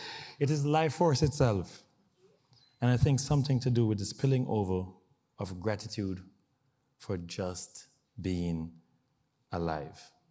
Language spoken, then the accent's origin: English; Jamaica; I'm Jamaican, so one definition of joy is not this weather.